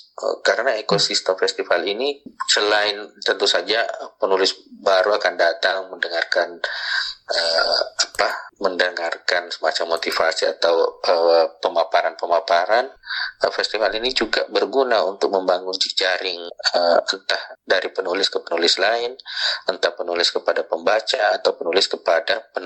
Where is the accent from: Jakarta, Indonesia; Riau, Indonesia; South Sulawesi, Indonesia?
South Sulawesi, Indonesia; Makassar; karena saya tumbuh di Makassar misalnya, ada beberapa kata atau ada rasa bahasa atau ada nuansa bahasa yang tidak bisa diterjemahkan langsung ke dalam bahasa Indonesia.